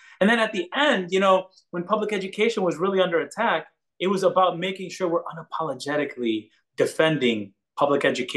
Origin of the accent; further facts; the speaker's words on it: Connecticut, United States; born there; my parents came from Puerto Rico when they were young so that we could have more opportunities. I was born in Connecticut. So for me, I went to a technical high school.